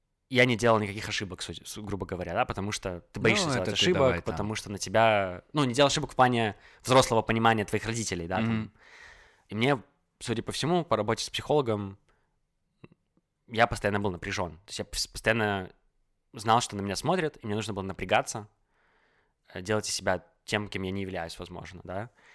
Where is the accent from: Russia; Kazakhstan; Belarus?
Belarus; moved away; я уехал из Беларуси, и у меня пропали цели, которые были навязаны обществом. То есть, живя в Беларуси с самого детства, тебе понятны проторенные дорожки.